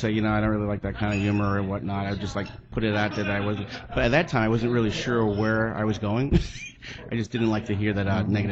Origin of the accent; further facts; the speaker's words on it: Port Jefferson, New York, United States; I grew up in Long Island. I grew up actually in Port Jeff, Long Island.